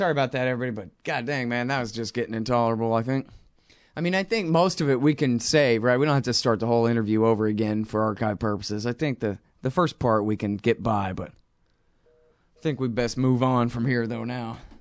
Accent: Austin, Texas, United States; I'm not a Dallas kid. I'm from Austin.

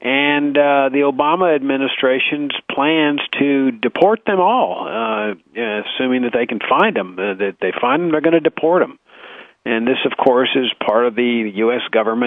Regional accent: Texas, United States; I grew up on the Texas-Mexican border, and I worked with illegal aliens and so forth

